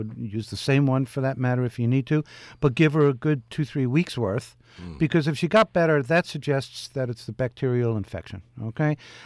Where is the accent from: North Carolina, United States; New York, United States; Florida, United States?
New York, United States; Oceanside; I saw footage on YouTube about my hometown, Oceanside, New York, on Long Island that was underwater.